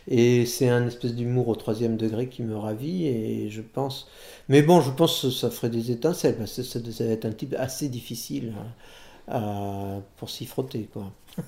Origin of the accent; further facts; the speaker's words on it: Bordeaux, Nouvelle-Aquitaine, France; moi j'ai par exemple j'ai grandi à Bordeaux